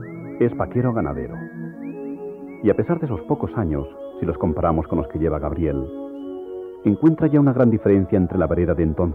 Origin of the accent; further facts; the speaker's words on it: Jaén, Andalusia, Spain; Camino de Jaén, en mi tierra. Viví con mi gente una experiencia inolvidable en la vereda.